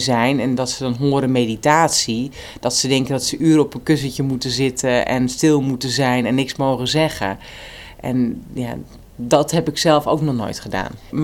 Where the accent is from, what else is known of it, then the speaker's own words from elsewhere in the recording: Amsterdam, North Holland, Netherlands; 36 jaar, geboren en getogen in Amsterdam. Actrice geweest heel lang en de laatste jaar eigenlijk niet meer. Een jaar lang in Amerika gewoond, ruim een jaar. En nu weer eventjes in Nederland.